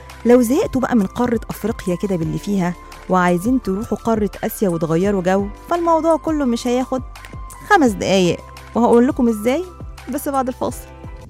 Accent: Egypt; والله ما في حاجة أبدا تصعب علينا كمصريين أبدا أبدا أبدا

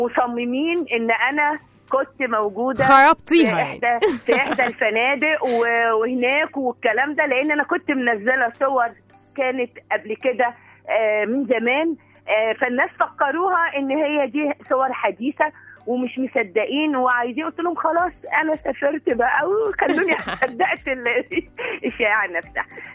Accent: Mansoura, Dakahlia, Egypt; من المنصوره.

